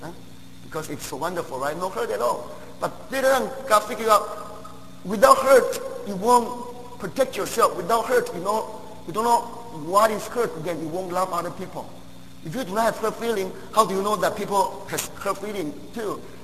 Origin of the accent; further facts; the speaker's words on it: Taiwan; born there; English is a second language; When I was born in Taiwan, we don't have flushing toilet. It's outside.